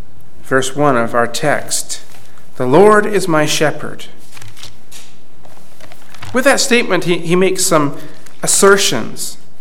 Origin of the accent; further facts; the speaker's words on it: Canada; I was proud to tell people that I was from Canada.